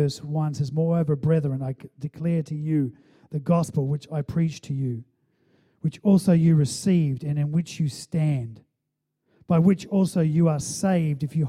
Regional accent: New Zealand; I mean, I grew up in New Zealand where you just were raised to run with bare feet. It's just the way it was.

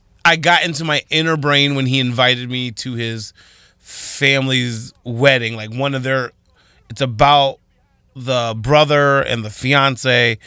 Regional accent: Toledo, Ohio, United States; Oh, you're from the city. I'm like, oh, I'm from Toledo, whatever.

